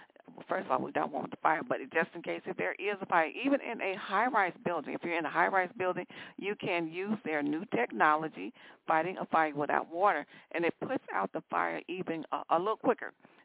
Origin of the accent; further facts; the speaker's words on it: Chicago, Illinois, United States; y'all know I grew up in Chicago. You know what I mean? West Side. I'm a West Side girl, and South Side girl.